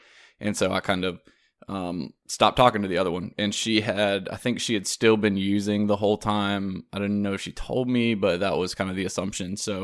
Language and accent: English; South Carolina, United States; so I'm from South Carolina, but I was at, I'd gone to a long-term drug treatment facility in Louisiana.